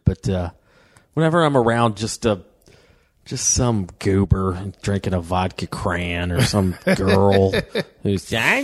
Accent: Southeast, United States; now in California, United States; growing up in the Southeast, it was kickoffs always at noon

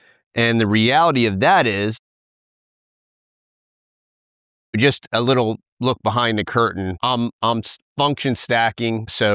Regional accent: United States; And as an American, I did not choose to be born here. I have no white guilt about being born here.

